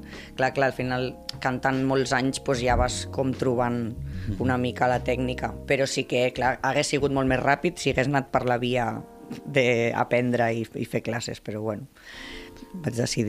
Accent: Torredembarra, Catalonia, Spain; jo soc de Torredembarra, de tota la vida, i clar, Torredembarra, un poble molt petit

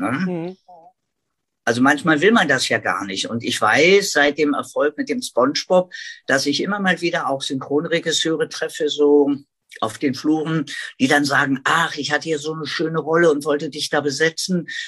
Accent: Berlin, Germany; also born or lived in Madrid, Spain; Und ich bin ja auch in Madrid geboren und bin dann aber als Baby mit der Mama, die ja Deutsche war, wieder zurück nach Deutschland, nach Berlin gekommen und dann hier in Berlin aufgewachsen, wie man sagt. Aber habe halt die spanischen Wurzeln durch den Papa.

